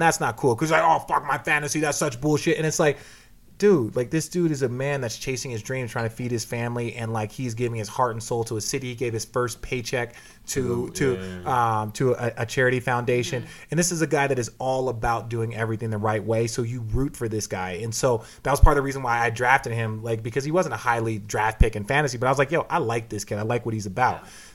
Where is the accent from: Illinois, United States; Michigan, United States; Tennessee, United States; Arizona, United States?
Arizona, United States; Phoenix; so I grew up in Phoenix and the Diamondbacks.